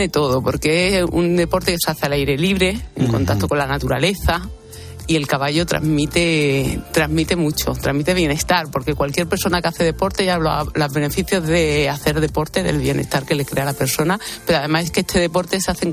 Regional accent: Granada, Andalusia, Spain; accent: Andalusian; Granaína.

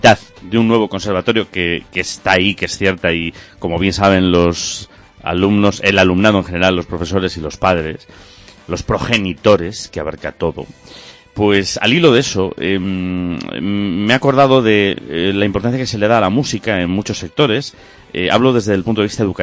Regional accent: Galicia, Spain; porque yo voy allí y aun siendo gallego, que se supone que tengo algo más de camino recorrido

